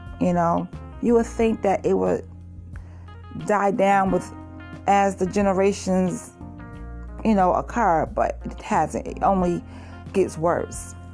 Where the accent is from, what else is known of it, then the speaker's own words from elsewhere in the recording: Brooklyn, New York, United States; I am going to be talking to you about growing up in Brooklyn, about my family life.